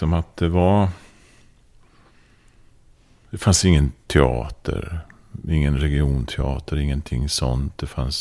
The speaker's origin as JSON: {"language": "Swedish", "town": "Östersund", "region": "Jämtland County", "country": "Sweden", "tie": "born or raised there", "said": "Ja, jag spelade när jag var ung hemma i Östersund."}